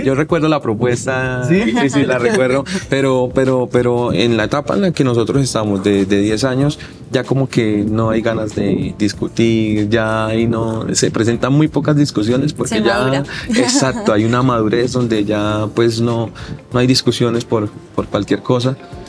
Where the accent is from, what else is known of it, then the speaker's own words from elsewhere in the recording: Bucaramanga, Santander, Colombia; now in Bogotá, Colombia; yo soy de Bucaramanga, pero ya quiero a Bogotá de tanto tiempo estar acá